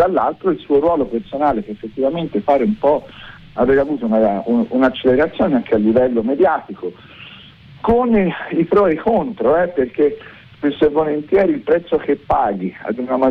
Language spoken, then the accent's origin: Italian; Tuscany, Italy; lo dico da toscano